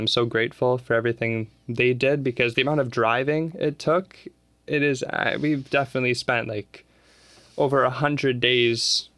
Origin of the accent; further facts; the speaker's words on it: Pickering, Ontario, Canada; I mean, in Pickering, it was actually very fun.